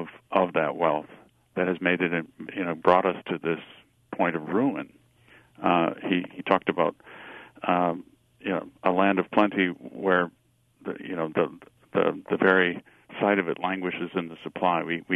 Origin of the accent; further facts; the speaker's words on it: Minnesota, United States; now in Wisconsin Dells, United States; Well, I'm from Minnesota originally.